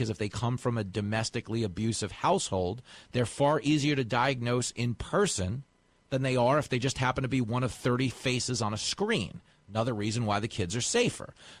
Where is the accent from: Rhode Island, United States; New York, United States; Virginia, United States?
New York, United States; I grew up on Long Island. I went to Levittown Division.